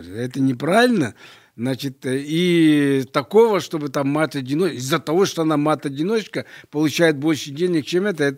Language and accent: Russian; Russian Far East, Russia; Знаете, я вот коренной дальневосточник. Я здесь родился, я здесь вырос, я здесь работал.